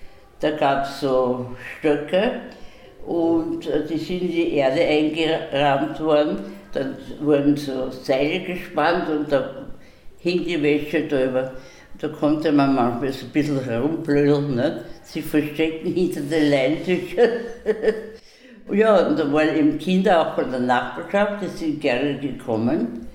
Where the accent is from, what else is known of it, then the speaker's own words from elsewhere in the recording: Vienna, Austria; also born or lived in Steyr; Und dann sind meine Eltern nach Wien übersiedelt, haben mich natürlich mitgenommen. Und in Wien hat es mir zuerst überhaupt nicht gefallen